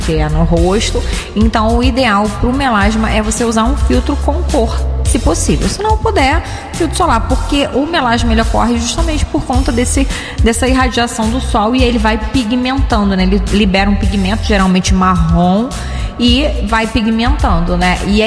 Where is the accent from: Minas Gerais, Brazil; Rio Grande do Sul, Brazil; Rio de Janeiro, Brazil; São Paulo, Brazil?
Rio de Janeiro, Brazil; Carmo; a galera lá da minha cidade do Carmo